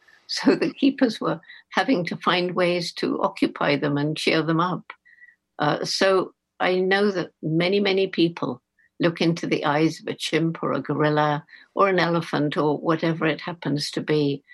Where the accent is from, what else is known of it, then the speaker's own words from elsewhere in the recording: Bournemouth, South West England, United Kingdom; I'm speaking to you from the house where I grew up in Bournemouth in England on the south coast.